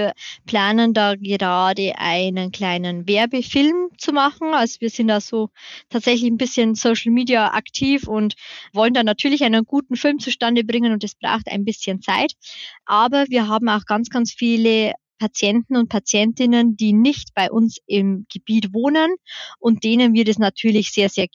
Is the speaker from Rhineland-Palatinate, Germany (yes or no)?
no; Bavaria, Germany; Also bei uns in Bayern gibt es eben den bayerischen Bildungscheck.